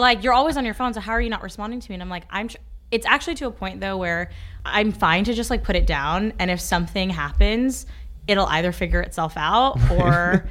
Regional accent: Ashland, Kentucky, United States; I'm originally from Ashland, Kentucky.

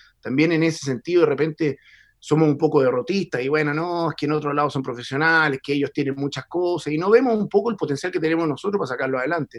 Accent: Viña del Mar, Valparaíso, Chile; now in New Zealand; la playa donde yo nací y crecí

